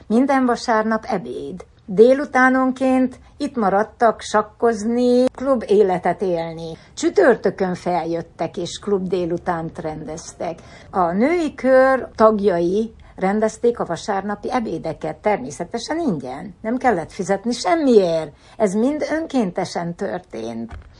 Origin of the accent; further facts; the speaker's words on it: Zalău, Sălaj, Romania; moved away as an adult; now in Miami, United States; Én Erdélyből származom, Zilahról jöttem ezelőtt 33 évvel.